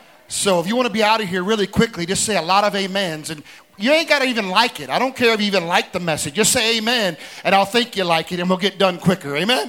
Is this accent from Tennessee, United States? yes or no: yes; Tennessee, United States; I'm just kidding. I'm a Tennessee boy, so I'm a country boy.